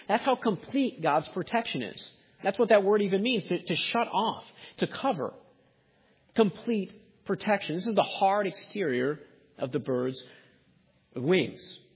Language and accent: English; New York, United States; I know I'm from New York, but it's not the Mets.